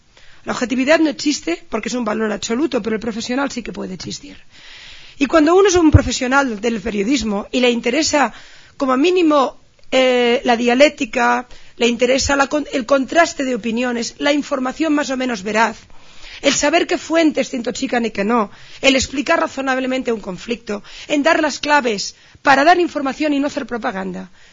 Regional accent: Catalonia, Spain; Y además yo vengo de Cataluña

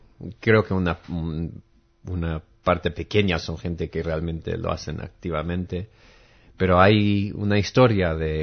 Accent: Philadelphia, Pennsylvania, United States; bueno, donde yo crecí en Filadelfia

